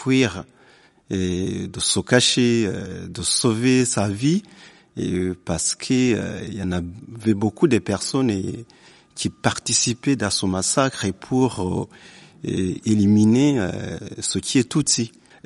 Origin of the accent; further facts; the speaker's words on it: Rwanda; born there; Je suis né au Rwanda.